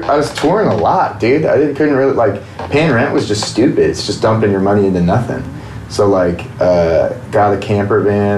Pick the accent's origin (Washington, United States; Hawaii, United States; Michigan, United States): Washington, United States; I knew I was born in the wrong place. Like, I grew up in Washington. I love Washington.